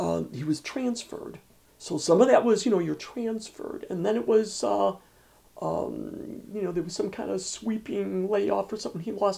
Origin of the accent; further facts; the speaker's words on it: Chicago, Illinois, United States; also born or lived in Cleveland / Detroit; I'm from Chicago and kind of moved around. I was in Cleveland area for a while, then back to Chicago, then to Detroit area, then back to Chicago, then back.